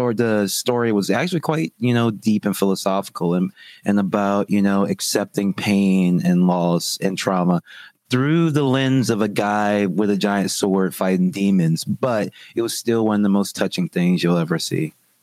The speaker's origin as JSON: {"language": "English", "region": "Louisiana", "country": "United States", "said": "I'm from Louisiana, so I'm used to it being warmer and colder weather."}